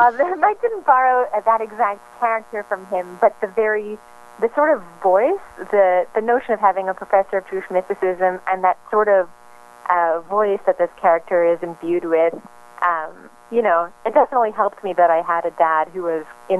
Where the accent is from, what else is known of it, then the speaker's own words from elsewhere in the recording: Montreal, Quebec, Canada; So Mile End is a really quirky, almost magical neighborhood in Montreal, my hometown.